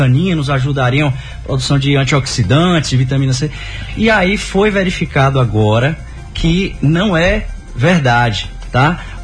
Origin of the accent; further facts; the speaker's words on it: Vitória da Conquista, Bahia, Brazil; Morei a infância ali no centro